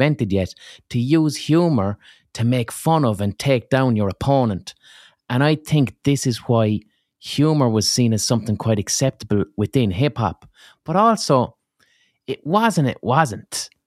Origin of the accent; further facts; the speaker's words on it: Ireland; So as an Irish person, and I've got quite a lot of British listeners to my podcast